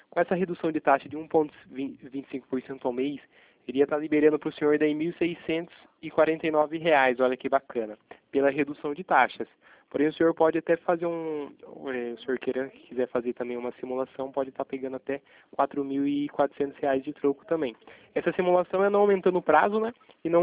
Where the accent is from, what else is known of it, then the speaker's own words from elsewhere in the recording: Itatiba, São Paulo, Brazil; E eu sou daqui de Itatiba, do interior de São Paulo.